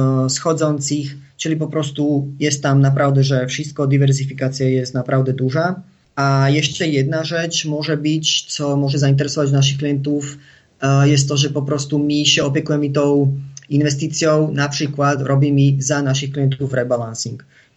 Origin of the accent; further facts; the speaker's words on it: Slovakia; Polish is a second language; Jako u nas na Słowacji mówi się, że nie daj wszystkich jajek do jednego koszyka. Myślę, że w Polsce to jest nie wieszaj wszystkiego na jedną szalę.